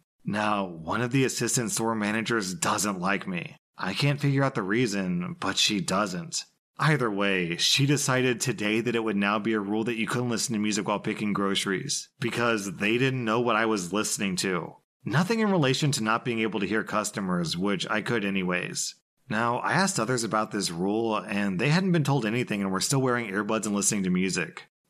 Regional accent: India; I'm from India

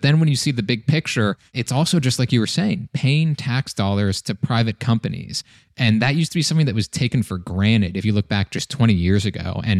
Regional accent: Kansas City, United States; Kansas City is where I'm originally from. I'm from the Kansas City area.

